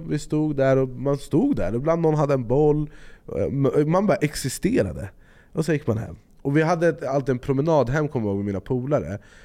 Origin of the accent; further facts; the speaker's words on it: Jordbro, Stockholm County, Sweden; jag är uppvuxen i Jordbro, som är en förort. Idag är den absolut vad man kallar för ett utsatt område.